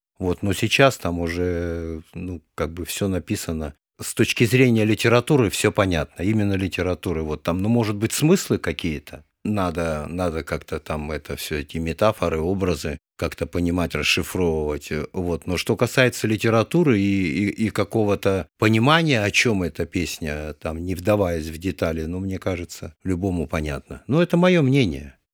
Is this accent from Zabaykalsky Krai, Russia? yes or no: yes; Zabaykalsky Krai, Russia; now in Moscow, Russia; Ну, что я с провинции? Это я с Забайкалья.